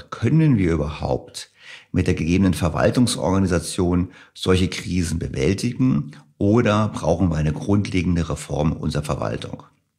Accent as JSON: {"language": "German", "region": "Berlin", "country": "Germany", "said": "Ich würde vielleicht auch als Berliner Bürger sagen"}